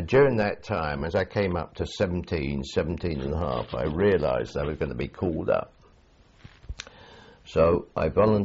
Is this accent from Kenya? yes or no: yes; Nairobi, Kenya; born there; I was born in Nairobi in Kenya. My father was in the colonial service on administration on the railway system in Korea, in Kenya